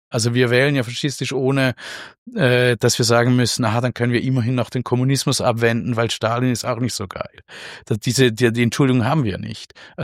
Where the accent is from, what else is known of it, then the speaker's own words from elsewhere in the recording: Switzerland; ich bin ja Schweizer.